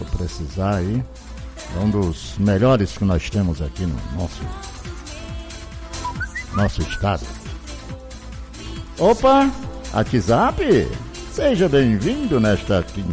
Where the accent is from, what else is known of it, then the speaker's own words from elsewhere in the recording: Brasileia, Acre, Brazil; em Brasileia. Minha terra querida, minha terra natal.